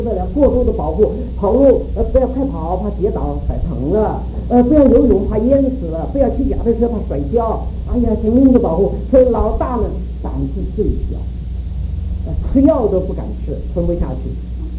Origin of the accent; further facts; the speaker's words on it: China; 哎，我们中国人怎么这么倒霉，这么苦，受这么多的苦难？